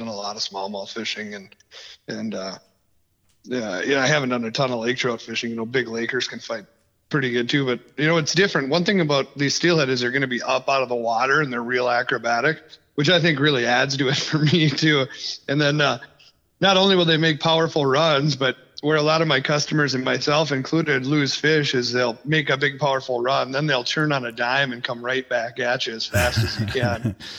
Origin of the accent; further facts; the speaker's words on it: Two Harbors, Minnesota, United States; I was born and raised in Two Harbors, and so I've been fishing the rivers since I was, you know, 13, 14 years old